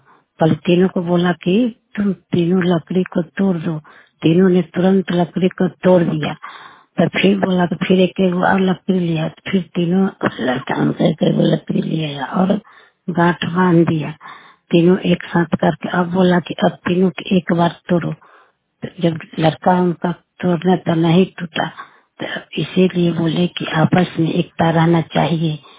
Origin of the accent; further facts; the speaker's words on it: Hemtapur, India; और हम हेमतपुर के रहने वाली हैं